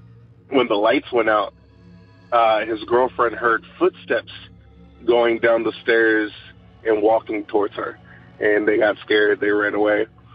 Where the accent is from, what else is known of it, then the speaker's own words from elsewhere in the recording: Lexington, Kentucky, United States; I am from Lexington, Kentucky.